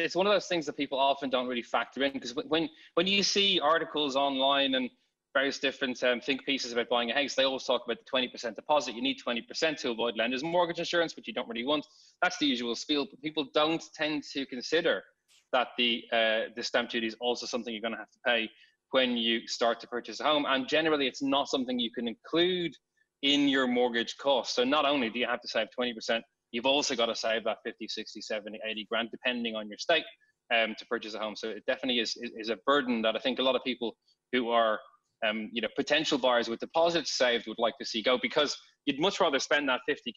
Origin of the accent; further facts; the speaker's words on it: Ireland; I'm originally from Ireland